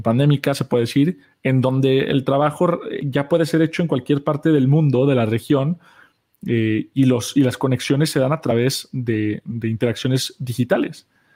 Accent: Guadalajara, Jalisco, Mexico; Guadalajara, donde yo estoy y de donde yo soy, es la ciudad, es el Silicon Valley de México, ¿no?

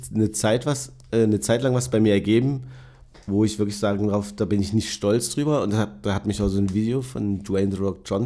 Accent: Dessau, Saxony-Anhalt, Germany; also ich bin ja schon ein bisschen eine ältere Generation. Und ich bin ja geboren in Dessau, Sachsen-Anhalt.

